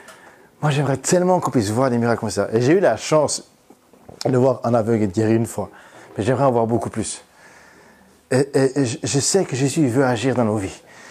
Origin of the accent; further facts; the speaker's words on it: Vaud, Switzerland; Moi, en tant que bon vaudois, bon suisse de la région du canton de Vaud, est réformé.